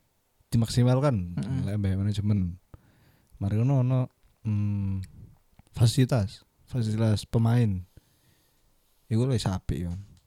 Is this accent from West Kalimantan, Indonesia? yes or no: no; Lumajang, East Java, Indonesia; Menetap di besar di Lumajang.